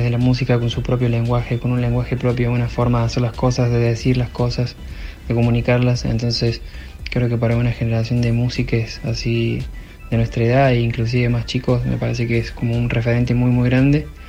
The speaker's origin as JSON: {"language": "Spanish", "region": "Córdoba", "country": "Argentina", "said": "de Valdés, acá de Córdoba capital."}